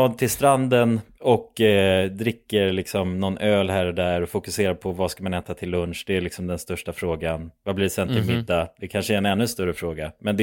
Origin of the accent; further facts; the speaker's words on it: Sweden; en kille som jag kände igen, alltså från hemma i Sverige.